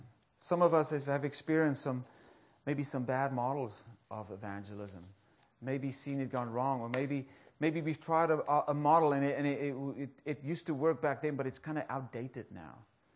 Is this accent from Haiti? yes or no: no; South Africa; now in United States; I'm South African. I was born there. I'm also now American citizen, so I'm African-American.